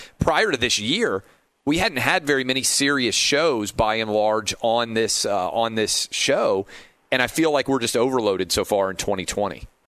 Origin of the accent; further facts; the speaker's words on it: Nashville, Tennessee, United States; I talked about my experience watching what happened in my hometown of Nashville.